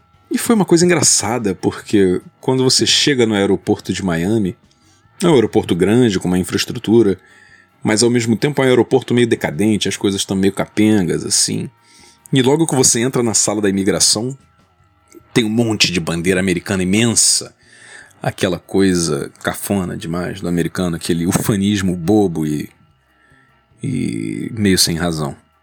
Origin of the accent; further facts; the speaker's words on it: Brazil; now in Portugal; No caso eu sou brasileiro, né, mas tenho documento português também e vivo lá.